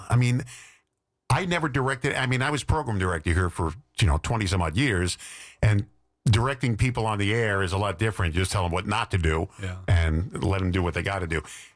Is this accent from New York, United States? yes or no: yes; New York City, New York, United States; I mean, I grew up in New York City going to Broadway shows.